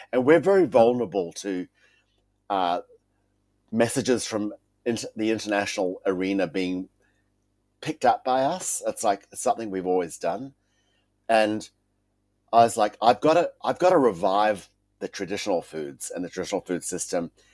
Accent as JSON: {"language": "English", "country": "Fiji", "tie": "born or raised there", "also_born_or_lived": "Samoa / New York", "said": "I grew up in Fiji and we lived in Samoa for many years. So I've had a very Pacific life. But I lived in New York for a long time"}